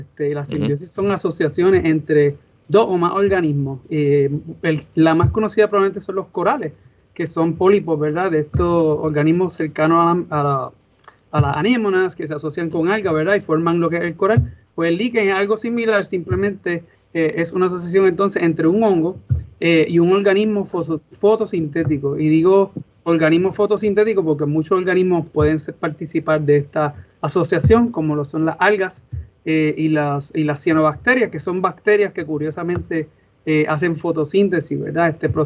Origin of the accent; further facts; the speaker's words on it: Puerto Rico; Me crié en lo que doy en la tierra de Tito Trinidad, en Cocay Alto, Puerto Rico.